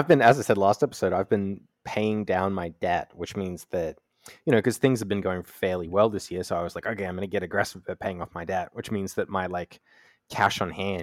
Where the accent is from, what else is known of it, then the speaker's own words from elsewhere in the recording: Australia; So as you might know, I'm from Australia.